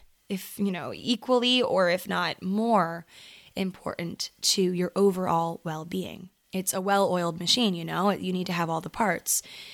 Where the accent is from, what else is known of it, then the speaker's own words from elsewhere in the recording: Maryland, United States; So I grew up in Maryland. I've been here my whole life, aside from, you know, the places I've chosen in college and beyond. Before college, I'd never really left Maryland aside from like a handful of trips